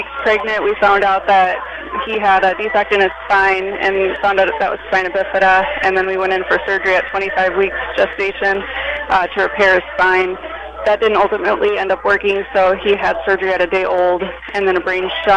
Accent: Ortonville, United States; We are from Ortonville.

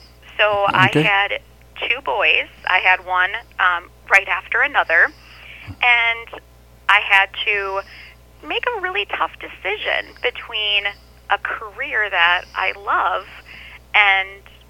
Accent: Woodbury, Minnesota, United States; I am born and raised a Minnesotan. I grew up in the East Metro near the Woodbury area. I grew up there and still have family in the East Metro, so I'm a Minnesota gal at heart here.

